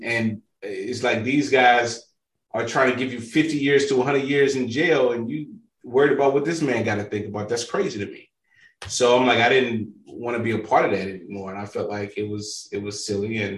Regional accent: St. Louis, Missouri, United States; So I come from St. Louis, Missouri, Northside. A lot of people don't know this, but St. Louis is always ranked in the top five most dangerous cities in America. I grew up in group homes.

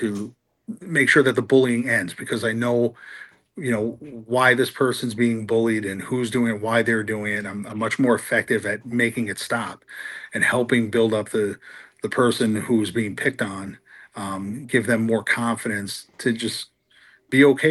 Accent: New York City, New York, United States; also born or lived in Buffalo; you know, whether it was growing up in New York City, New York City suburbs, or being in Buffalo, or coming to shows in Rochester or Erie

